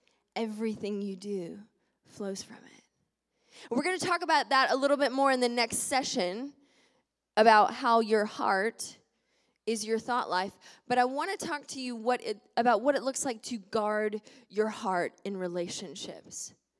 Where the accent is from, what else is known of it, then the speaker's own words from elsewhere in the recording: Southern United States, United States; I was raised in the South, and we're taught this lie as Southern women.